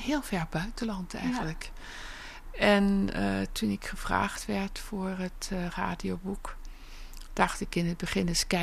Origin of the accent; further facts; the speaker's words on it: Belgium; dat omdat ik uit België kom oorspronkelijk